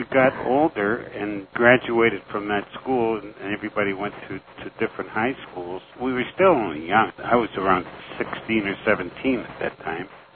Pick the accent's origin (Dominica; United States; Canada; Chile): Canada; We said, of course. We know. Are you kidding? We're from Canada.